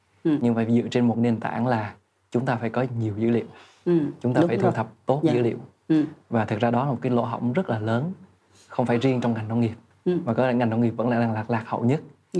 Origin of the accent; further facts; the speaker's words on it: Da Lat, Lam Dong, Vietnam; một cái dáng dấp hay một cái gì đó của quê hương mình. Thì Đà Lạt thì có hoa mimosa.